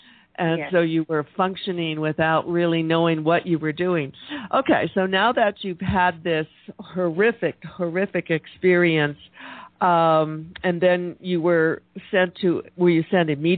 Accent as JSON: {"language": "English", "region": "Michigan", "country": "United States", "tie": "born or raised there", "said": "You know, Kelly, I grew up in Michigan, and I really know when you say black ice what you're talking about."}